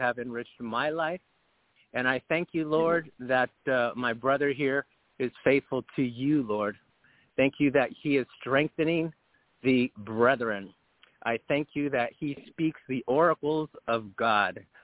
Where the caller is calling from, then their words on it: California, United States; And I'm calling from California.